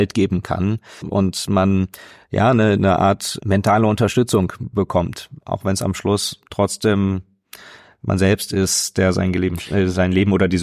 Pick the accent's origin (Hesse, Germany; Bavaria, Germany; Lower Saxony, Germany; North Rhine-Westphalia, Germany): Lower Saxony, Germany; Hanover; in der Kirche aufgewachsen, in einer ganz tollen evangelischen Gemeinde, wo wirklich damals in Hannover alle Familien, die ganze Nachbarschaft war